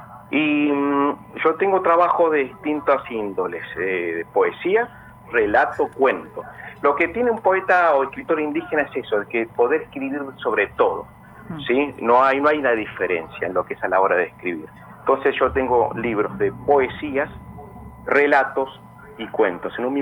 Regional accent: San Martín de los Andes, Neuquén, Argentina; Yo soy de Neuquén, no soy de la provincia de Neuquén, y me he radicado de chico en lo que es San Martín de los Andes.

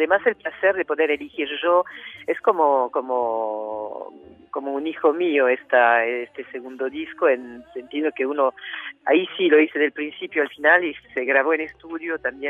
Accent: France; Spanish is a second language; now in Argentina; la sola francesa que está en el disco soy yo, pero bueno, da la casualidad que no tengo una gota de sangre francesa

